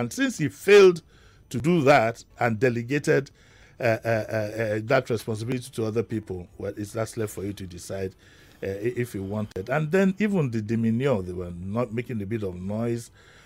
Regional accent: Nigeria; At 67... yesterday was the most embarrassing moment I faced as a Nigerian, as an adult.

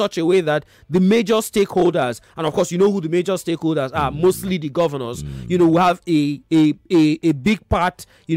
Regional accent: South East, Nigeria; I grew up in the East. I speak Igbo very well.

